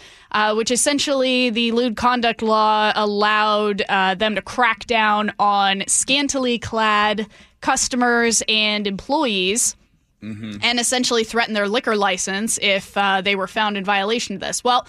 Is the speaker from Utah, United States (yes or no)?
yes; Utah, United States; I'm from Utah, and I'm pretty sure we are not behind Utah in this.